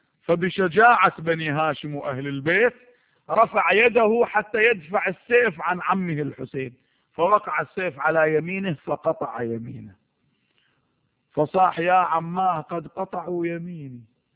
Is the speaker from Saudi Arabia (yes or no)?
no; Iraq; نحن عندنا في العراق في كل مكان